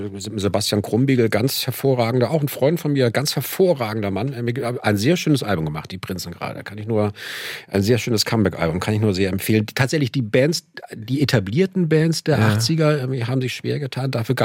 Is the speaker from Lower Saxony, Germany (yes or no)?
yes; Lower Saxony, Germany; also born or lived in Hamburg; now in Berlin, Germany; ja, ich bin aufgewachsen in der Lüneburger Heide. Da habe ich auch die 80er Jahre verbracht im Wesentlichen, Ende der 80er nach Hamburg zum Studieren gegangen. Bin dann 99 nach Berlin gekommen